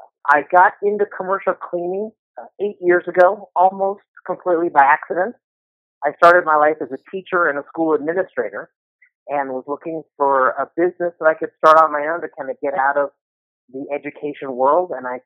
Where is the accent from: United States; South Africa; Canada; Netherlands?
United States; Denver, Colorado; Well, I grew up in Denver, so I've been here for almost all my life.